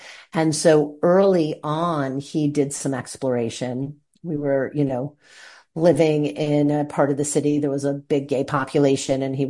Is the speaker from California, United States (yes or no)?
no; New York City, New York, United States; We're from New York City, and he was working in DC for a while